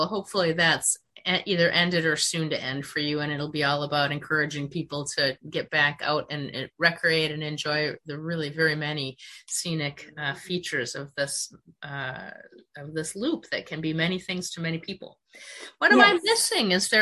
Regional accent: Minnesota, United States; For example, I'm from Minnesota, and we had a lot more reds and golds, and here it's more golds and greens.

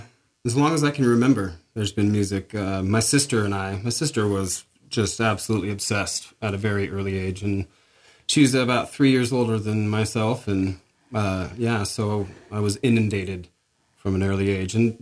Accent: Portland, Oregon, United States; moved away; I grew up in Portland, Oregon. That's where I was born and raised. Yeah, I moved here about 4.5 years ago or so. Spent pretty much my entire life there and on the Oregon coast in Astoria a little bit there at the end.

